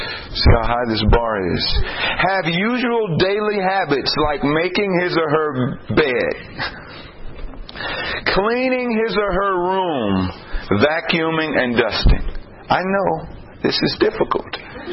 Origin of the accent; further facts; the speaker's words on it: Texas, United States; this happened a couple of times in Texas, I'm from Texas